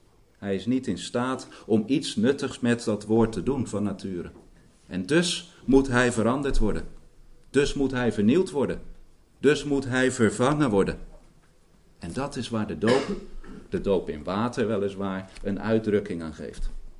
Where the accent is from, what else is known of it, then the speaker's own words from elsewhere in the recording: Oud-Beijerland, South Holland, Netherlands; Ik ben zelf opgegroeid in Oud-Beijerland.